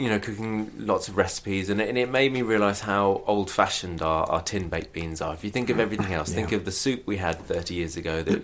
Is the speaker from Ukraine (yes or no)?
no; Southampton, South East England, United Kingdom; born there; now in London, United Kingdom; No, I was born in Southampton, actually.